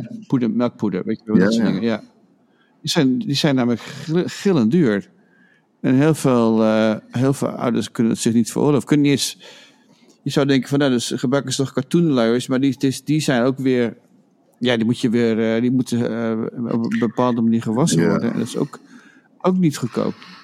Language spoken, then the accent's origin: Dutch; Netherlands; Toen ik opgroeide in Nederland, waren er geen. En ik ben nu net 60 geworden.